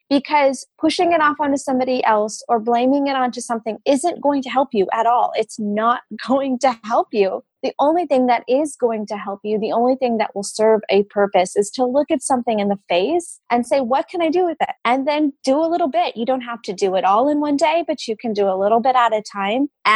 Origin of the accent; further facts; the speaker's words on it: Midwest, United States; I think passion for perseverance comes from growing up in the Midwest. I think people in the Midwest understand that you get great results by working hard.